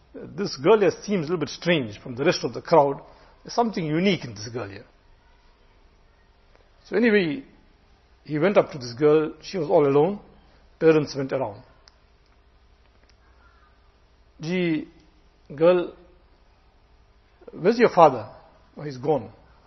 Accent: India; I'm an Indian.

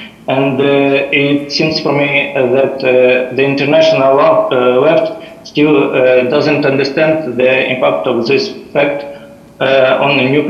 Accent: Donbas, Ukraine; 10 years ago, the war came to my native region, Donbas. And already for 10 years, my hometown has been on the other side of the front line.

